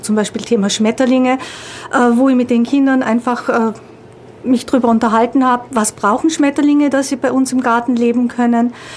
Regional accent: Austria; accent: Austrian; now in Ulm, Germany; Ich bin ursprünglich Österreicherin, das werdet ihr an dem etwas eigenartigen Dialekt mitunter merken, und lebe aber jetzt seit etwa 10 Jahren hier in Ulm und in der Nähe von Ulm.

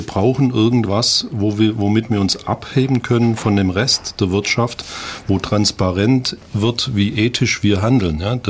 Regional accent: Ulm, Baden-Württemberg, Germany; now in Langenau, Germany; Ich komme hier aus Ulm, bin über 40 Jahre hier groß geworden, in die Schule gegangen und wohne jetzt seit 2 Jahren in Langenau bei Ulm

